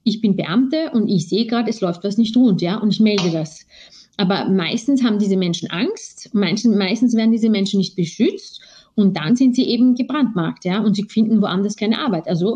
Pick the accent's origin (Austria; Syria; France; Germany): France; Bei uns in Frankreich war eben der letzte Fall